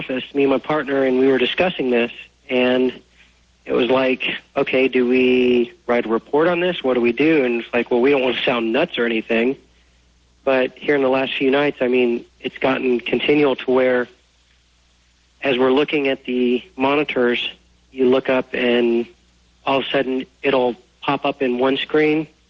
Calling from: Dayton, Ohio, United States; I'm calling from Dayton, Ohio.

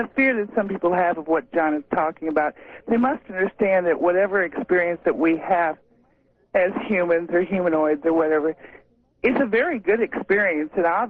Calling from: Moscow Mills, Missouri, United States; from Moscow Mills.

